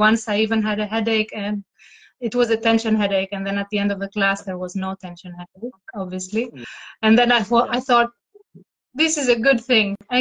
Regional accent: Greece; moved away as an adult; now in Netherlands; I am from Greece, living in the Netherlands and been everywhere around Europe, living around in different countries because I was an academic

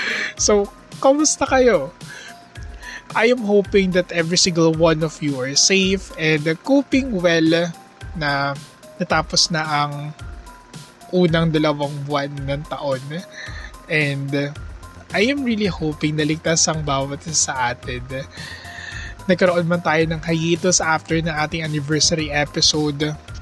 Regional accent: Hagonoy, Central Luzon, Philippines; Well, I am actually from Hagunoy, which is a coastal municipality dito sa Bulacan. Kami ay kilala sa mga palaisdaan and at the same time kilala din kami dun sa bangus

